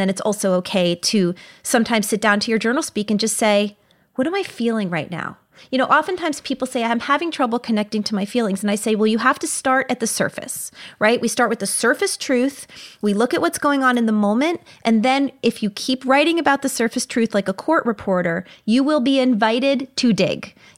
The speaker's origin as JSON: {"language": "English", "region": "New York", "country": "United States", "said": "I'm a New Yorker. I'm super fast. Everywhere I go fast."}